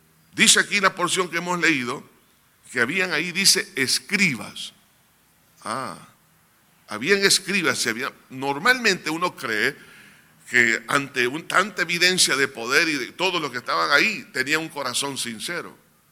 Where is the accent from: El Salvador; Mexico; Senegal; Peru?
El Salvador; Pero creo que como todos salvadoreños